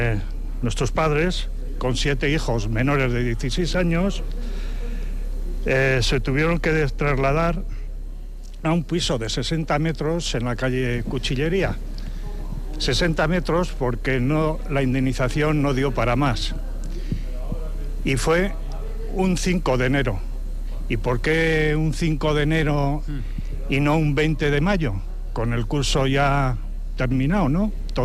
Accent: Orenin, Basque Country, Spain; now in Vitoria-Gasteiz, Spain; somos vecinos de Orenin, uno de los pueblos inundados. ¿Y qué queremos? Pues queremos que no desaparezca su memoria. Aquí, a esta ciudad de Gasteiz, es donde nos trasladamos la mayoría de los vecinos de los pueblos desalojados.

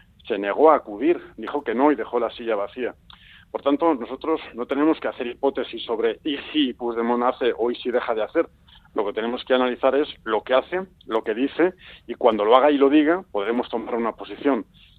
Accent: Basque Country, Spain; yo me alegro como vasco profundamente de ello

